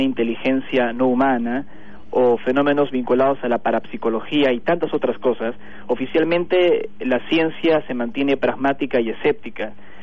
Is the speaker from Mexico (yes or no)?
no; Peru; moved away; yo ahora tengo 34 años, pero inicié toda esta experiencia cuando era un adolescente en Perú, mi país de origen